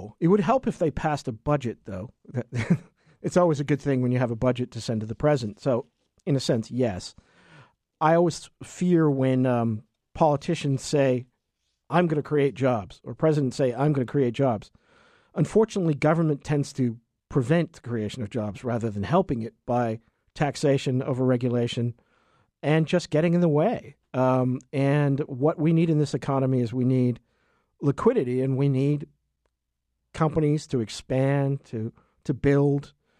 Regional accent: Maine, United States; also born or lived in New York City / New Jersey / Pembrokeshire / Honduras; I grew up all over the world. But the place where I spent consistently most of my time was Maine. I was born in New York City, moved to New Jersey for 4 years, Pembrokeshire in England for 2.5, then Honduras, then Miami

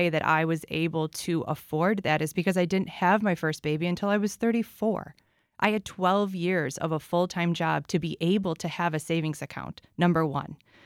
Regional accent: Rochester, New York, United States; also born or lived in Washington, D.C.; So I grew up in Rochester, but moved away to Washington, D.C. for 10 years. So when I moved back to Rochester in 2014

